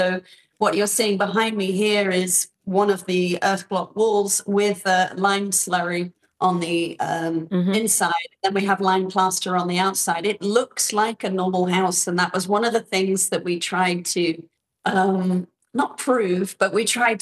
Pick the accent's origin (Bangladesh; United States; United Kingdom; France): United Kingdom; Northern Ireland; I grew up in Northern Ireland